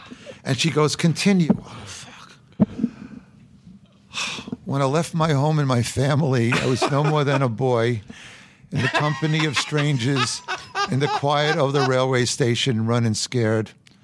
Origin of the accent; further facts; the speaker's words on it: Brooklyn, New York, United States; born there; I was born in Brooklyn. My dad always had his place in Manhattan. The Yankees were in the Bronx.